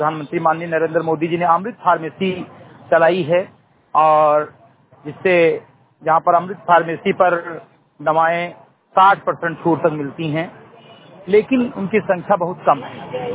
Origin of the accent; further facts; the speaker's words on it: Uttar Pradesh, India; ग्राम सभा समिति गढ़े विकासखंड मेनपुरवा जनपद बहराइच का मूल निवासी हूँ